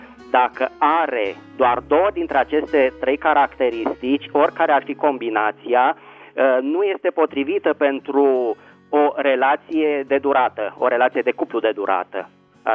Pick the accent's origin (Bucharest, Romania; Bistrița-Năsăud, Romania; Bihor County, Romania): Bucharest, Romania; din București.